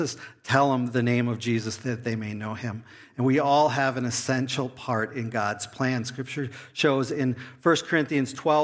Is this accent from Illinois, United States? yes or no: no; Green Bay, Wisconsin, United States; Now, we grew up in Green Bay, Wisconsin, and so all the way across the state, the other side of the state, and so yes, I am a Packer fan.